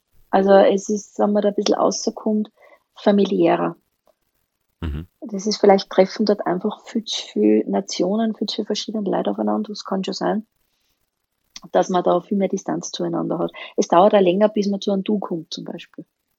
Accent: Upper Austria, Austria; born there; accent: mixed dialect; also born or lived in Vienna; Ich bin erst seit ein bisschen was über 2 Jahre wieder in Oberösterreich. Ich bin zwar gebürtige Oberösterreicherin, war aber viele Jahre in Wien und Niederösterreich daheim. Darum vielleicht auch ein bisschen der Durcheinander-Dialekt hin und wieder zwischendurch.

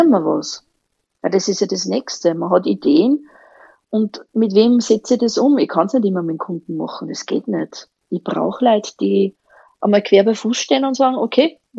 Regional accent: Upper Austria, Austria; born there; accent: mixed dialect; also born or lived in Vienna; Ich bin erst seit ein bisschen was über 2 Jahre wieder in Oberösterreich. Ich bin zwar gebürtige Oberösterreicherin, war aber viele Jahre in Wien und Niederösterreich daheim. Darum vielleicht auch ein bisschen der Durcheinander-Dialekt hin und wieder zwischendurch.

